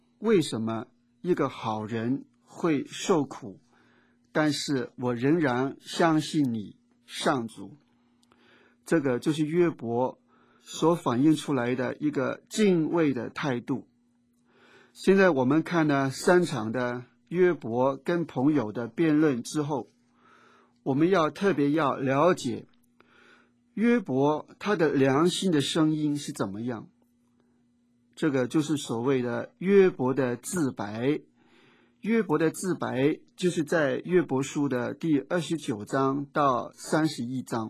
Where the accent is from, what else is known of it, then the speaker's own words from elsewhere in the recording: China; 要是我们中国人的话，就说这个钱很多，好像钱把脚都淹盖了。